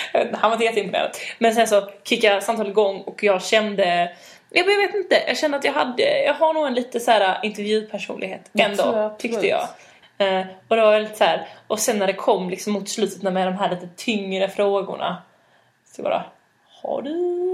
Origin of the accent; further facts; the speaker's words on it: Malmö, Skåne, Sweden; Men jag bara, ja, jag är också från Malmö.